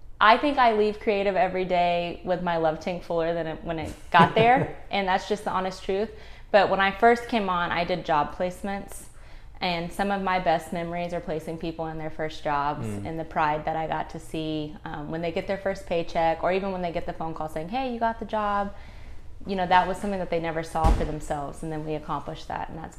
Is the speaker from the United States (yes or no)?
yes; Cumming, Georgia, United States; Yes. So born and raised in Cumming, Georgia.